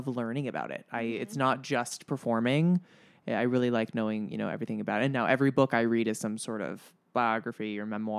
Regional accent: California, United States; now in New Jersey, United States; I'm from California, so the concept of just being able to really quickly get to another state is really foreign to me.

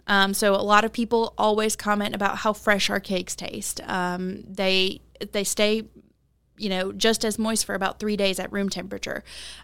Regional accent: Huntsville, Alabama, United States; So I'm from Huntsville

